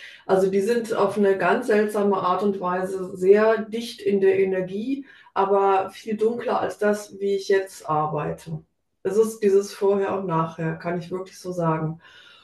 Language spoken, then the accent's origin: German; Rhineland, Germany; so katholisch getauft, Religionsunterricht. Ich bin im Rheinland aufgewachsen, da ist man auch katholisch an sich.